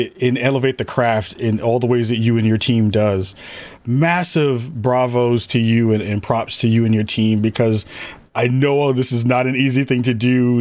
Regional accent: New York, United States; people give me a crap because I'm from New York and I rock my favorite Combo Breaker jacket

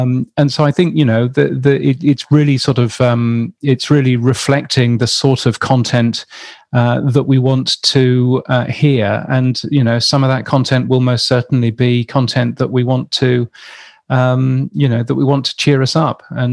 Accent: United Kingdom; as a British person who grew up with most of the media that I consumed not containing any advertising whatsoever

